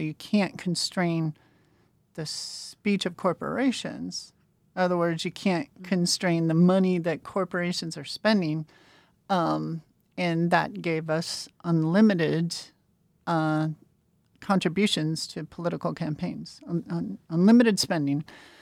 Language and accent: English; Montana, United States; my home state of Montana had a case that was going to the U.S. Supreme Court